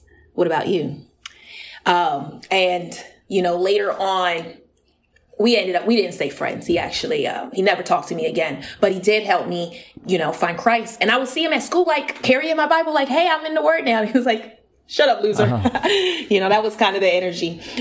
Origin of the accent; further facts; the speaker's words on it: North Carolina, United States; Well, you know, I was all over the place, but I did get my start in North Carolina.